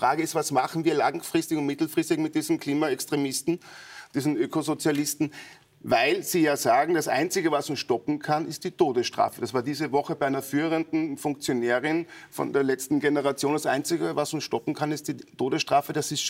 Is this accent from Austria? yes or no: yes; Austria; als Österreicher, weil wir haben 0,17% am weltweiten CO2-Ausstoß